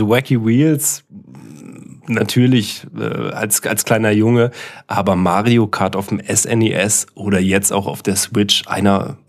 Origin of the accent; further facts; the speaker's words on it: East Germany, Germany; Ich komme ja aus dem Osten und das erste Auto, was wir dann nach 20 Jahren irgendwann bekommen hatten, nachdem wir es bestellt haben, war tatsächlich ein Trabi.